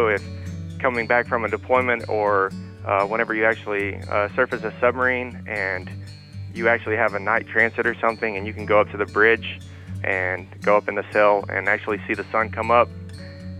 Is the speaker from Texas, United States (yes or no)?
yes; Sanford, Texas, United States; born and raised in Sanford, Texas, small hometown, about 3,636 people